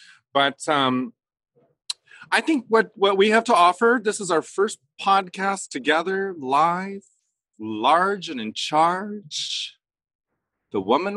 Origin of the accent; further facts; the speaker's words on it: La Puente, California, United States; you're from Norwalk and I'm from La Puente.